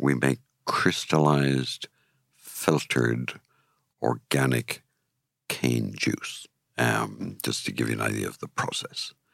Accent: Ireland; you know, I'm Irish, and you know what paddies are like.

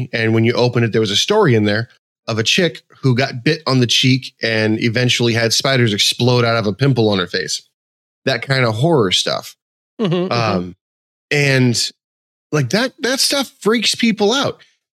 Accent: West Coast, United States; I grew up on the West Coast.

